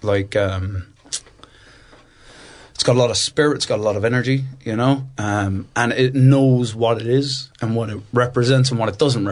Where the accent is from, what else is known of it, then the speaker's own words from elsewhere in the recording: Cork, Munster, Ireland; it does remind me of where I'm from in Ireland. I'm from Cork in Ireland, which is right down the south, if you imagine.